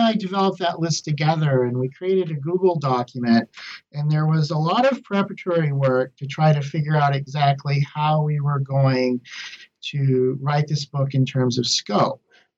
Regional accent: Lubbock, Texas, United States; I'm from Lubbock, Texas originally, and I received my bachelor's and master's in English from Texas Tech.

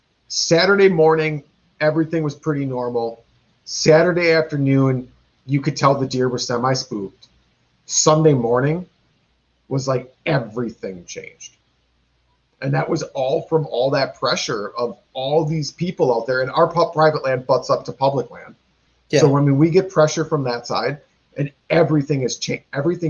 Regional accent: Wisconsin, United States; And we are from Wisconsin. It's a big drinking state.

